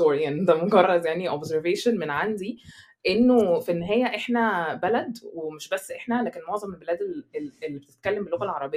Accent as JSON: {"language": "Arabic", "country": "Egypt", "tie": "born or raised there", "also_born_or_lived": "Dubai", "moved": "as an adult", "lives_now": "Netherlands", "said": "انا عايشه في هولندا دلوقتي لكن انا مشيت من مصر من 6-7 سنين، غير كده انا تقريبا عايشه في مصر طول عمري. لما كنت حتى مش عايشه في مصر انا عشت في دبي 3 سنين وقت المدرسه"}